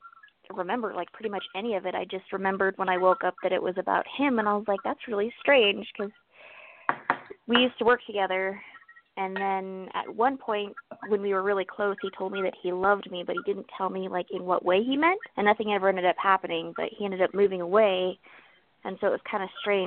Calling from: Idaho, United States

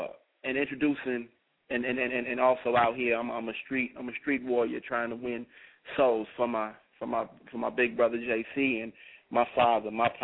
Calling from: Nashville, Tennessee, United States; I'm calling from Nashville, Tennessee

